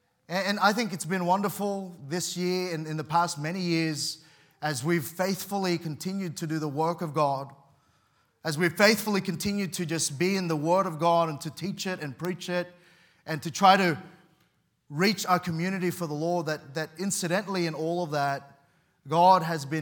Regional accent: Sydney, New South Wales, Australia; I grew up in Western Sydney, forgive me.

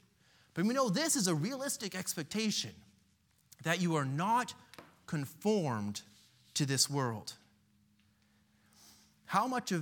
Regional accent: United States; I know I grew up with it in the United States

